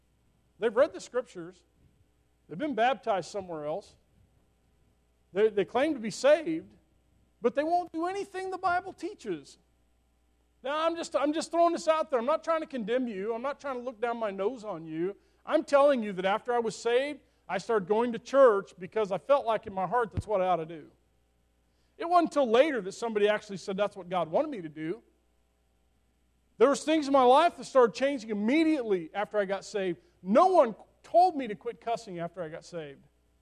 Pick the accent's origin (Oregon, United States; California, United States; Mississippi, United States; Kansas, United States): Kansas, United States; born there; I was born in Kansas. The kids were a little slow.